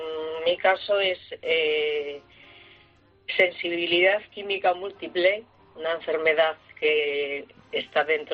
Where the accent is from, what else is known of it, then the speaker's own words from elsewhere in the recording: Gijón, Asturias, Spain; Yo vivo, soy de Gijón